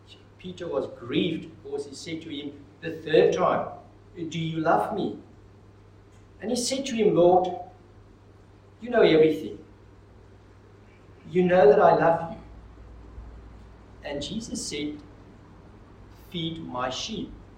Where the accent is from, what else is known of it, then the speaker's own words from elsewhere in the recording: Kroonstad, Free State, South Africa; I'm coming from Kroonstad, studied in Bloemfontein.